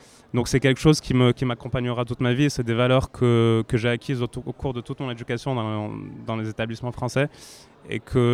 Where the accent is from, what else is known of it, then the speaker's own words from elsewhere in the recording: Tunisia; also born or lived in France; Et à la fois la culture française et la culture tunisienne, parce que j'ai grandi en partie en Tunisie.